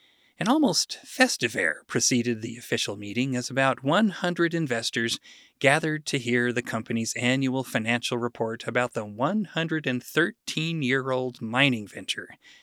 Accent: Utah, United States; So, I grew up in Utah Valley, surrounded by the Wasatch Mountains

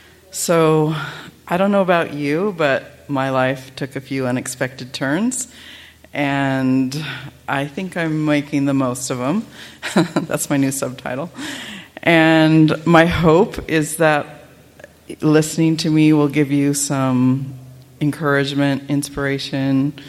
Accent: Napa, California, United States; I grew up in Napa, California, where Governor Boggs is buried near the church that I grew up going to.

